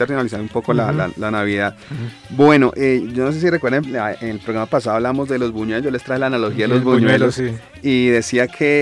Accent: Bogotá, Colombia; De pronto lo digo desde mi experiencia como bogotano

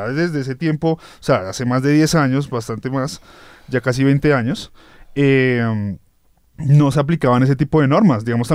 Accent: Colombia; por qué nos cuesta tanto a nosotros como colombianos

